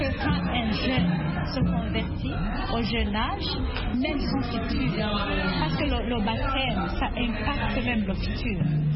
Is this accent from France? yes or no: no; Burundi; Oui, je suis burundaise.